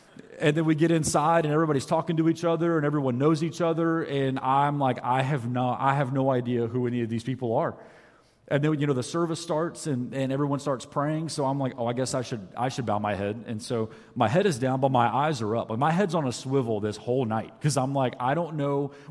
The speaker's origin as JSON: {"language": "English", "region": "the South", "country": "United States", "tie": "born or raised there", "said": "I grew up in the South, but I didn't grow up going to church"}